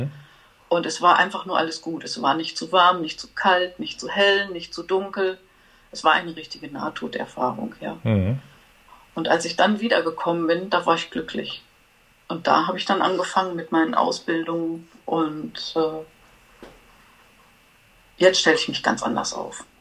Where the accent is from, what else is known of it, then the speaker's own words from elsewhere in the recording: Bochum, North Rhine-Westphalia, Germany; also born or lived in Dortmund; ich bin in Dortmund geboren, in Bochum groß geworden